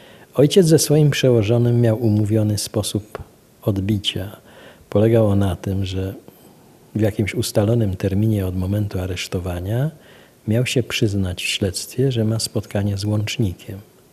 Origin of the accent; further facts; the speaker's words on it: Brest, Brest Region, Belarus; tuż przed wojną został starostą w Brześciu nad Bugiem. To jest moje rodzinne miasto.